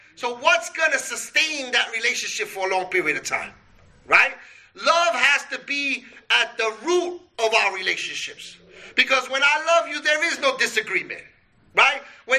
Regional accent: Brooklyn, New York, United States; because I'm from Brooklyn, and we have bodegas.

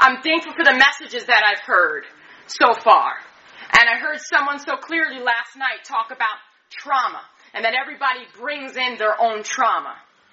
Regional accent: New York, United States; I remember I got clean in New York. I'm from New York.

